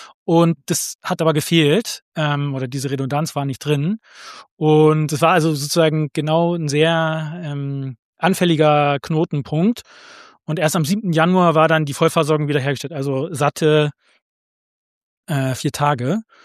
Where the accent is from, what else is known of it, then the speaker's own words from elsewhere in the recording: southwest, Germany; ich komme zwar ursprünglich aus dem Südwesten, da wo der Stromausfall war, aber also weder ich noch irgendwelche Familienmitglieder leben da mittlerweile. Also ich bin jetzt hier ein bisschen zentraler.